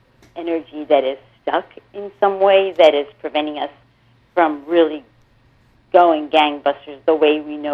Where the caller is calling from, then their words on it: New York, United States; Calling from New York.